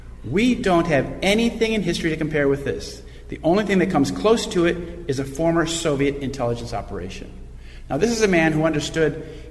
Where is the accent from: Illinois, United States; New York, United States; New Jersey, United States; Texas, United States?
Illinois, United States; Schaumburg; I grew up outside Chicago in a place called Schaumburg, Illinois.